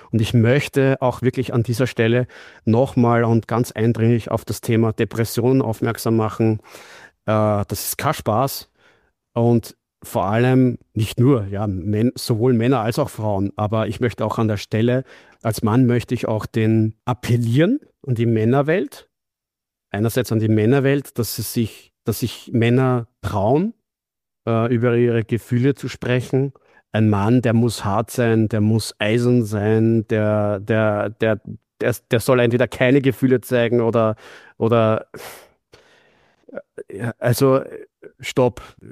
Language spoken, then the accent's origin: German; Austria; Und dann fühle ich mich eigentlich sogar als Österreicher in Österreich, wenn ich zurückkomme, wie auf Urlaub.